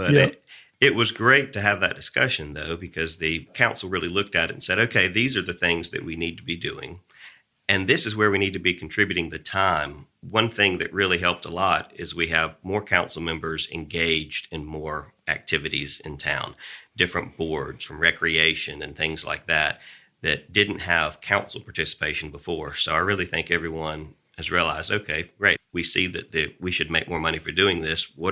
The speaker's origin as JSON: {"language": "English", "region": "Georgia", "country": "United States", "said": "Ooh, well, you know, I'm from South Georgia."}